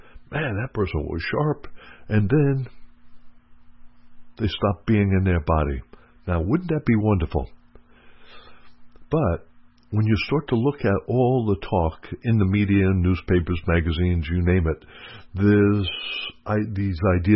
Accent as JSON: {"language": "English", "region": "New York", "country": "United States", "tie": "born or raised there", "said": "I grew up in New York, and my brother was a New York Yankee fan."}